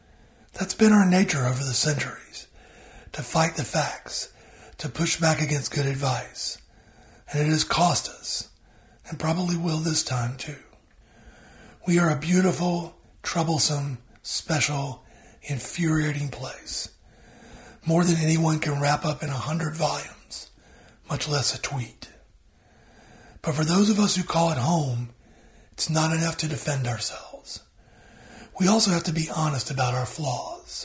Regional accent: Georgia, United States; In my home state of Georgia, Governor Brian Kemp, bless his heart

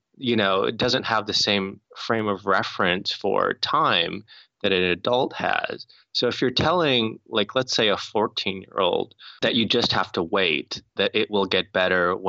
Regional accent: North Dakota, United States; I grew up in North Dakota. I was an Asian kid.

